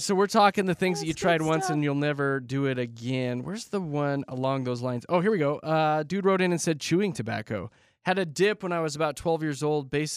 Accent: Lakewood, United States; So I'm from Lakewood.

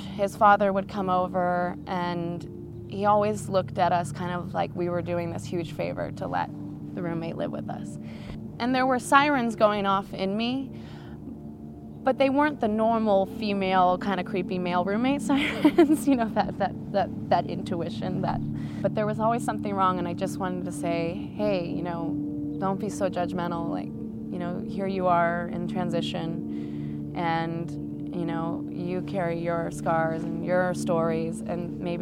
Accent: Oakland, California, United States; also born or lived in Denver; Born and raised in Oakland. I was living in Denver and got into college here and needed to move back pretty suddenly.

